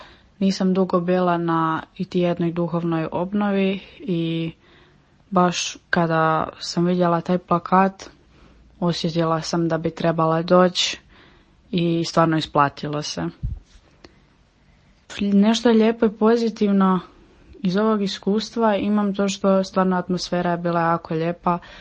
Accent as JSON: {"language": "Croatian", "town": "Zagreb", "region": "City of Zagreb", "country": "Croatia", "said": "imam 14 godina i dolazim iz Zagreba."}